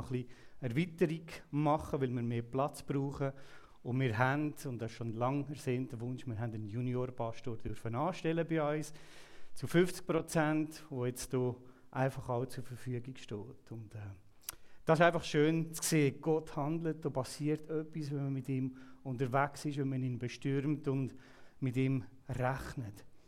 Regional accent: Uzwil, St. Gallen, Switzerland; Ich selber bin zu 60% in Uzwil angestellt, wo ich herkomme, aus dieser Gemeinde.

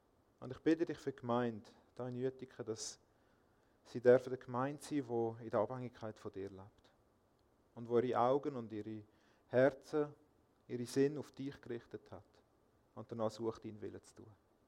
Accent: Rüti, Zurich, Switzerland; Ich bin aufgewachsen in Rüti und Umgebung, Zürich-Oberland. Und es ist schön, zwischendurch wieder mal in die Nähe von der Heimat zu kommen. Mittlerweile arbeite ich in Langenthal, in der FEG dort.

